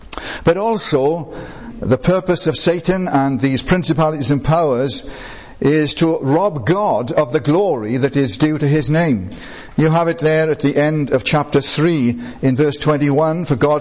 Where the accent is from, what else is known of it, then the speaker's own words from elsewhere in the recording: Wales, United Kingdom; I don't know whether it's because I'm a Welshman